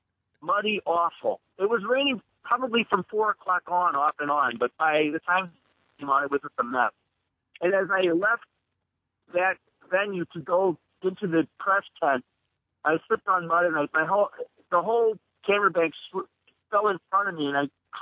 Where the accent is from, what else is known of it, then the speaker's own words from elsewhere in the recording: Lincolnshire, Illinois, United States; I grew up in Lincolnshire, Illinois, which is about an hour's drive north of the city.